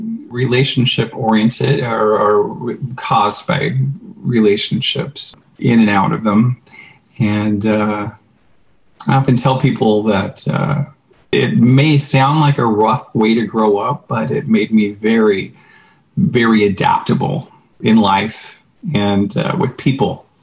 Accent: Roseburg, Oregon, United States; born there; I was born in Roseburg, Oregon, in Southern Oregon. My family, most of my family lived in Newport, but I happened to have been born in Roseburg.

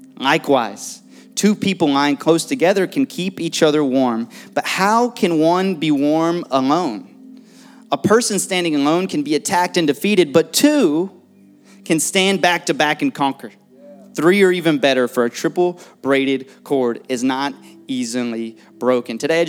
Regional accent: Shreveport, Louisiana, United States; now in Miami, United States; But I've been in Miami for about 1.5 years. But growing up in Shreveport, I was the last of 7 siblings.

